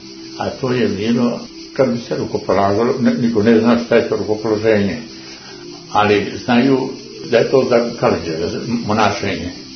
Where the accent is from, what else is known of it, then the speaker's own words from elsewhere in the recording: Šumadija and Western Serbia, Serbia; A ja sam nedaleko rodom od Sokošana